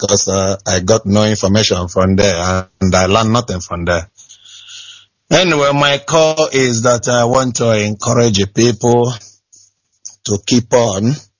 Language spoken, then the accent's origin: English; Anambra, Nigeria; now in Nottingham, United Kingdom; I come from Anambra State, Agua, local government.